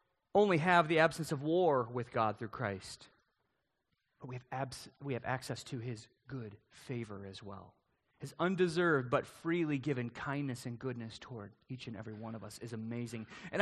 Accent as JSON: {"language": "English", "region": "Michigan", "country": "United States", "said": "We're from Michigan, so there's all kinds of sports hopes that get dashed, you know."}